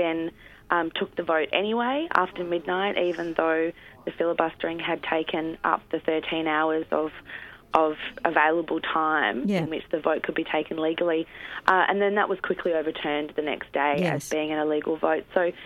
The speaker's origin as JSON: {"language": "English", "region": "Queensland", "country": "Australia", "said": "Certainly in Queensland, my home state, it's still part of the criminal code to seek a termination"}